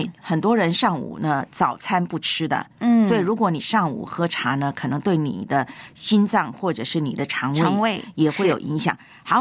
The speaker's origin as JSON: {"language": "Chinese", "region": "Nantou County", "country": "Taiwan", "tie": "born or raised there", "said": "这个我的老家洞顶乌龙很有名呐"}